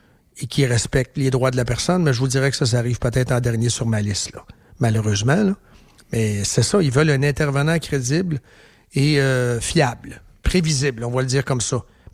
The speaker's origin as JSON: {"language": "French", "town": "Charlesbourg", "region": "Quebec", "country": "Canada", "said": "moi je viens de Charlebourg"}